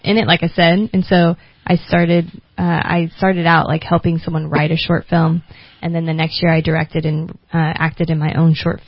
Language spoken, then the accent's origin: English; St. Paul, Indiana, United States; I grew up in St. Paul, which is like 1,000 people-ish, and then went to school in like Greensburg, which is probably like 10,000 people, very small town.